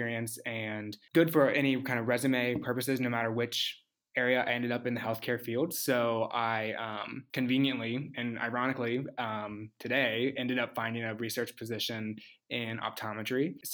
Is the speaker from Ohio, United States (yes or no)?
yes; Ohio, United States; I am originally from Southeast Ohio. So I went to the Ohio State University for undergrad